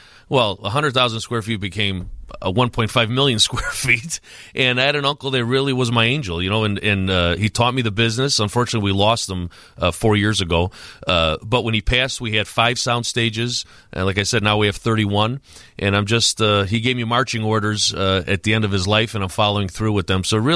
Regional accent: Chicago, Illinois, United States; You know, I'm born and raised in Chicago, and I was in the real estate business.

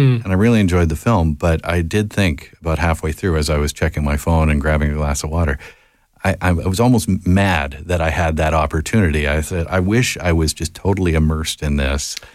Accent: Victoria, British Columbia, Canada; I'm from Victoria, yeah.

